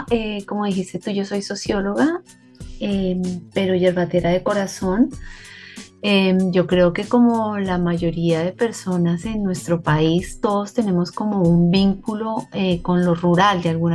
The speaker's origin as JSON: {"language": "Spanish", "town": "Tunja", "region": "Boyacá", "country": "Colombia", "said": "Yo soy originalmente de Tunja y vivíamos en un barrio de común y corriente de ciudad intermedia"}